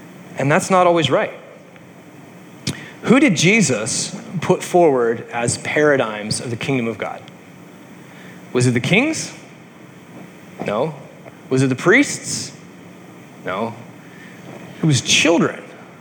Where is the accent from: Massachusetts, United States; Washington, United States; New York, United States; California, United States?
Washington, United States; Gig Harbor; As soon as Jeremiah and I said, you know, hey, we're from Gig Harbor